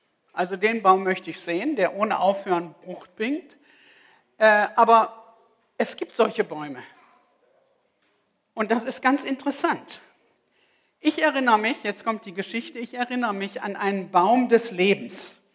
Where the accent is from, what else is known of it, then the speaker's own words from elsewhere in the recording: North Rhine-Westphalia, Germany; wir sagen ja hier im Niederrhein oder ich komme aus dem Ruhrgebiet, so schwer von Kapé, ne?